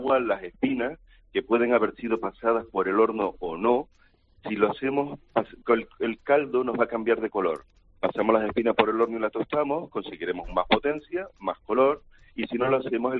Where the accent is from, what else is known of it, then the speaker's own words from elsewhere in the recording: Canary Islands, Spain; soy canario